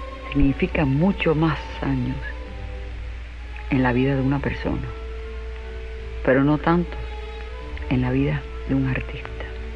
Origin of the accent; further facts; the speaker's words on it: Marianao, Havana, Cuba; born there; Yo nací en Marianao.